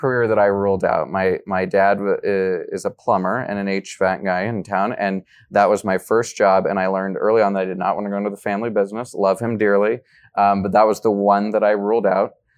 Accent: Auburn, Nebraska, United States; I grew up in Auburn, in Southeast Nebraska.

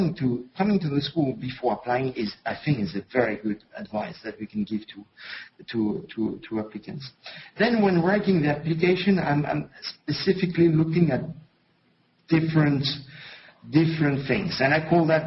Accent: France; accent: French; English is a second language; and thank you for having put with my French accent.

